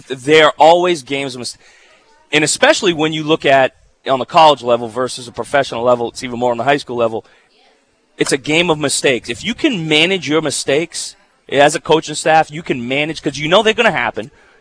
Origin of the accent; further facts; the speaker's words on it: United States; Listen, you know I'm an American, true American.